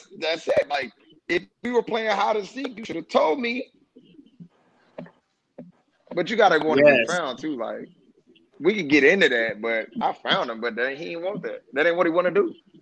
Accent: Texas, United States; I don't think people realize how important Juneteenth is down here in Texas, because I'm from Texas.

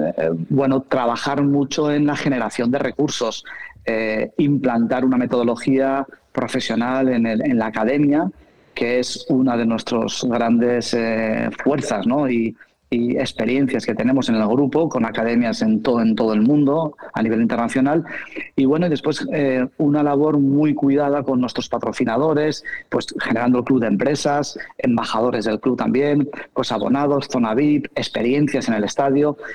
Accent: Valencia, Valencian Community, Spain; Yo soy de Valencia.

